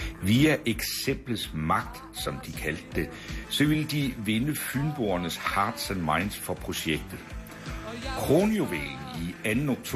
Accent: Ense, Region of Southern Denmark, Denmark; Jeg var præstesøn ude fra Ense, en landsby, der lå 7 kilometer uden for Svendborg.

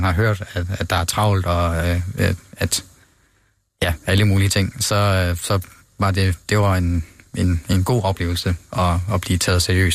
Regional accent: Aalborg, North Denmark Region, Denmark; Ja, jeg er fra Aalborg

